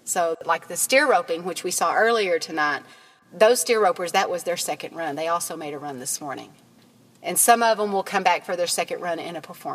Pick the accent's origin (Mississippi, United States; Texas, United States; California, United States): Texas, United States; Pecos; I am from Pecos, and I go to a handful of rodeos a year.